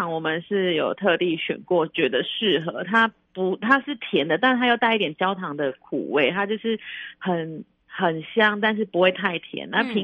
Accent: Yilan County, Taiwan; 鸭嗓就是我们宜兰人

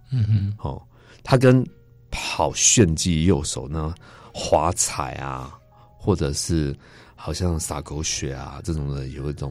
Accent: Taiwan; also born or lived in Germany; 可以让我一个台湾人到那边去读书

